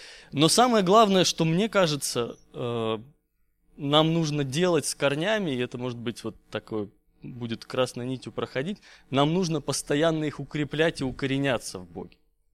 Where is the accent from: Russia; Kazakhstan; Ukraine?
Kazakhstan; moved away; я сам вырос в Казахстане, и у нас там как-то с деревьями было туго, все до степи, степь кругом.